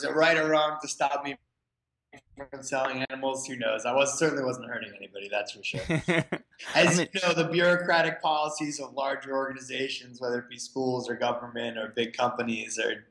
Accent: Providence, Rhode Island, United States; where I grew up in Providence.

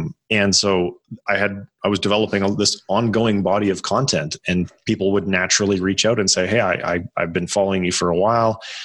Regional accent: Canada; so I grew up in Canada

